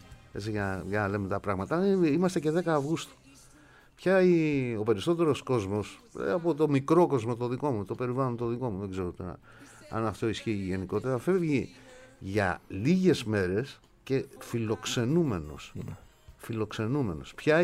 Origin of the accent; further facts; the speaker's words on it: Western Greece, Greece; Γιατί για μένα που είμαι από Δυτική Ελλάδα, διακοπές νοούνταν μόνο στο Αιγαίο.